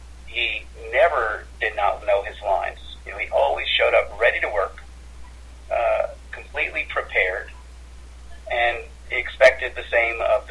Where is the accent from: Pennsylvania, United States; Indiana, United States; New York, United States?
New York, United States; Manhattan; Ali Sheedy was my next-door neighbor growing up in Manhattan, a small island off the Jersey Shore.